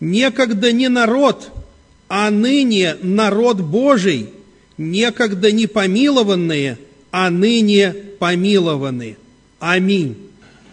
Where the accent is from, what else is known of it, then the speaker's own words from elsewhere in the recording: Moscow, Russia; Я, кстати, тоже москвич. Я служу в Дмитрове, но я потомственный москвич